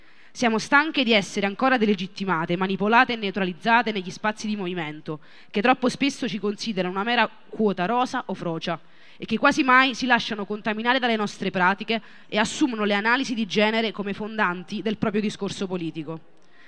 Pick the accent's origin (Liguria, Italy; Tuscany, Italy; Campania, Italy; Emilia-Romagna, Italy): Campania, Italy; Naples; vengo da Napoli